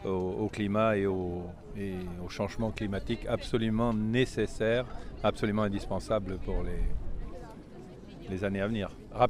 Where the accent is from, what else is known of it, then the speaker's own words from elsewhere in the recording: Quimperlé, Brittany, France; Je viens de Quimperlé, du Far West.